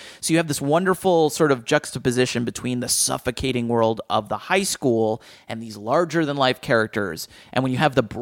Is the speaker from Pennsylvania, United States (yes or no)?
no; New Jersey, United States; It was definitely where I grew up in Jersey.